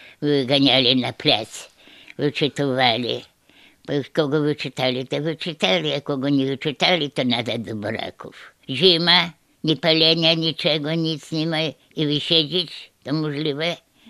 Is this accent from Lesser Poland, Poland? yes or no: no; Zwojce, Lublin Voivodeship, Poland; jestem ze Zwojca. Byłam wywieziona, wagonamiśmy wywożone byli i do Siedlec dojechaliśmy